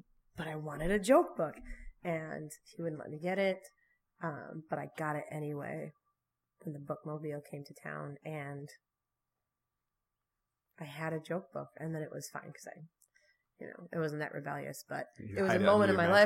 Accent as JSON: {"language": "English", "town": "Ludington", "region": "Michigan", "country": "United States", "tie": "born or raised there", "also_born_or_lived": "Dayton, Ohio / Muskegon", "said": "I grew up in Ludington, and then, Ohio. I lived near Dayton, Ohio."}